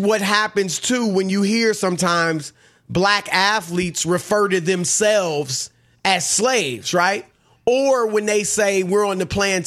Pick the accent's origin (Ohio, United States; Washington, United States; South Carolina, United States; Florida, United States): Ohio, United States; Cleveland; I went to Cleveland. I'm from Cleveland. I went back, talked to people.